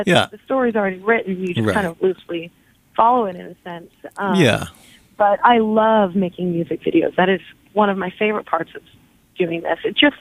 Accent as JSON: {"language": "English", "town": "Long Beach", "region": "California", "country": "United States", "tie": "born or raised there", "moved": "as an adult", "lives_now": "Washington, United States", "said": "Yeah, I grew up in Long Beach, California, lived near downtown L.A. for, you know, the 10 years before I left California."}